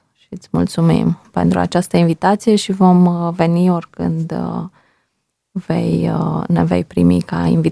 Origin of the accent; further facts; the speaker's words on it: Romania; suntem români și că vrem să păstrăm aceste tradiții și cultura noastră românească și credința ortodoxă.